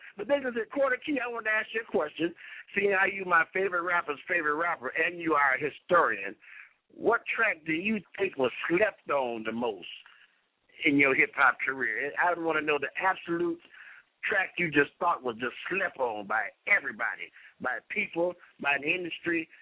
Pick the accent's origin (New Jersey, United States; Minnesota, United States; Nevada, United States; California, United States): California, United States; I'm from California, that brought me back.